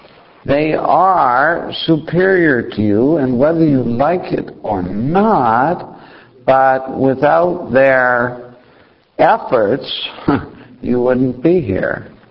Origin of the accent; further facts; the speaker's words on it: India; We're Indian, so, you know, we do these things.